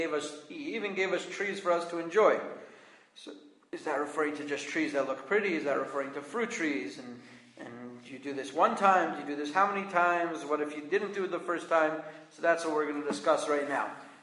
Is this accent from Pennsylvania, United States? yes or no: no; Manhattan, New York, United States; I'm from Manhattan, New York, so we didn't have any trees, but I'm told there are these things called trees.